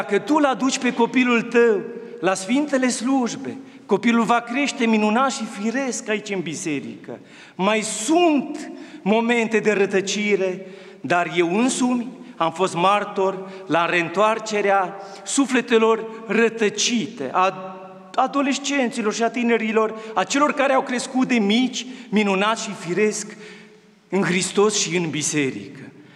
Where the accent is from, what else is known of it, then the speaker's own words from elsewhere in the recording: Transylvania, Romania; pentru faptul că sunt ardelean și a avut atâta grijă de ardelenii de peste Carpați